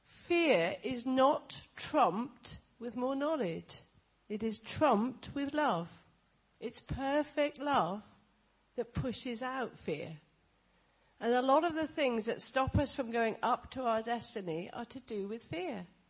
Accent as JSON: {"language": "English", "region": "Wales", "country": "United Kingdom", "said": "Boyo, I'm Welsh, and it almost came out like that."}